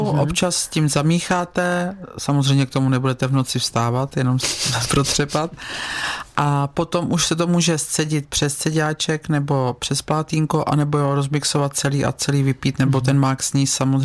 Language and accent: Czech; Bítovany, Pardubice Region, Czechia; já jsem z Bítovan